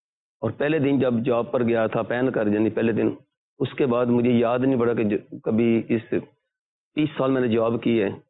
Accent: Okara, Punjab, Pakistan; born there; جی میری پیدائش تو اکاڑا کی ہے

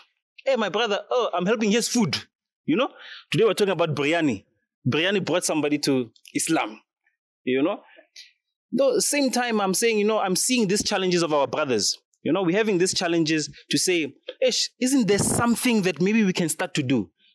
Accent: South Africa; Like in South Africa, this is the biggest thing as a South African

